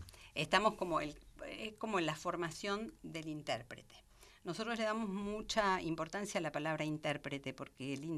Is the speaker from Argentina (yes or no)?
yes; Argentina; born there; Sí, pero yo también me siento argentina, digamos, más allá de todo.